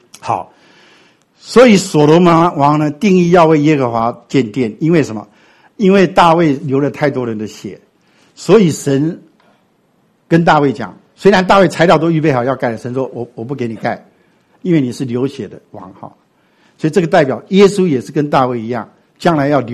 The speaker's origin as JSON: {"language": "Chinese", "town": "Daxi", "region": "Taoyuan", "country": "Taiwan", "tie": "born or raised there", "said": "我们台湾有很类似的，我的故乡桃园大溪"}